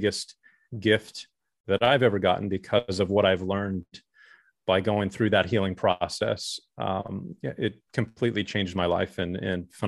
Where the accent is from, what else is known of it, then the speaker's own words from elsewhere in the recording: Texas, United States; growing up in Texas, it's Tex-Mex, queso and margaritas and, you know, all of those types of foods that I'd loved and lived on.